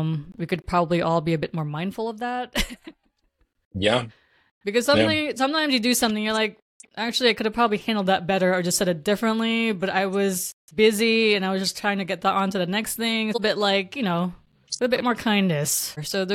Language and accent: English; Philippines; Because I come from the Philippines